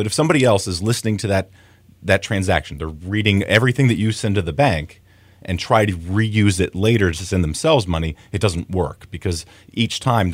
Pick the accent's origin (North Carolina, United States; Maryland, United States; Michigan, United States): Maryland, United States; I grew up here in Frederick County.